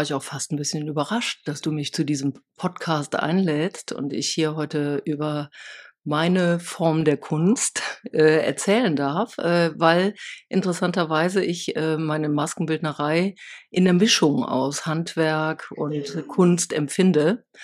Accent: Wipperfürth, North Rhine-Westphalia, Germany; ich komme aus dem Oberbergischen, aus einem kleinen Kaff, Wipperfürth

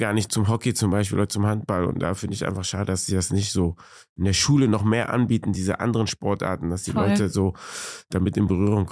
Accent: Cologne, North Rhine-Westphalia, Germany; ich bin in Köln-Chorweiler groß geworden.

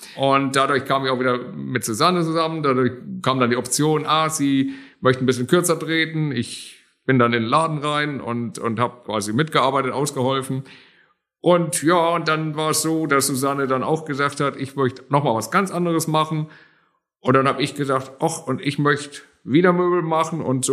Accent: Heidelberg, Baden-Württemberg, Germany; Ich bin tatsächlich gebürtiger Altstädter, damals noch im alten St. Elisabeth, unterhalb vom Schloss. Ein richtiger Neckarsume, sagt man auch.

